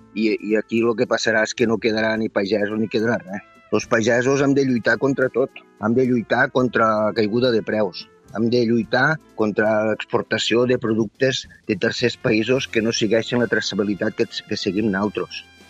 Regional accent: El Masroig, Catalonia, Spain; sóc del Marroig, el Priorat, treballo amb agricultura ecològica i biodinàmica

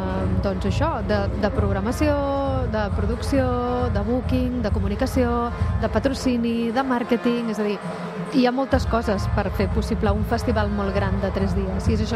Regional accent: Rosselló, Catalonia, Spain; Rosselló, Lleida.

